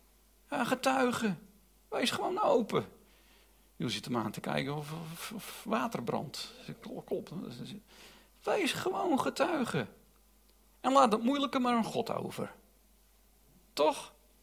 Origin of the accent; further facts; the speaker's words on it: North Holland, Netherlands; now in Lelystad, Netherlands; ik kom uit de Zaanstreek